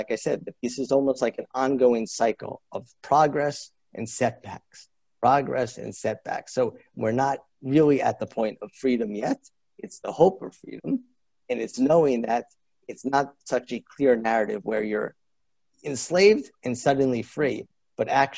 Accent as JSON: {"language": "English", "country": "United States", "said": "I think, as an American, and the closest thing in my life to experiencing and knowing people"}